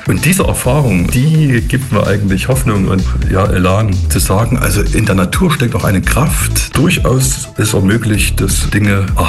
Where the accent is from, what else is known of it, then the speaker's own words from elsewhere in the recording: East Germany, Germany; Ich bin ja ein Kind der Wende und habe erlebt, wie tatsächlich ganze Landschaften, die damals in der DDR schwer geschädigt waren, wieder in Gang kamen.